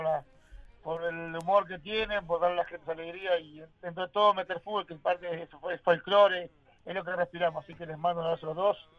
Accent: Uruguay; Somos uruguayos.

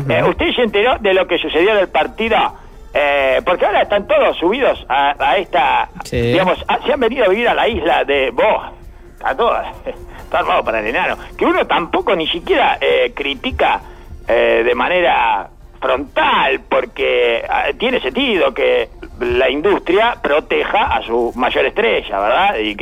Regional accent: Uruguay; uno como uruguayo.

